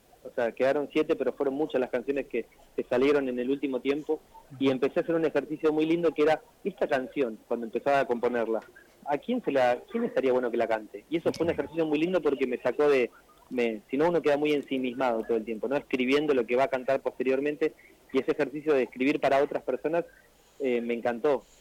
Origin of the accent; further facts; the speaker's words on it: Buenos Aires, Argentina; yo soy porteño, vivo en Buenos Aires, pero hace 5 o 6 años que vivo ahí en las sierras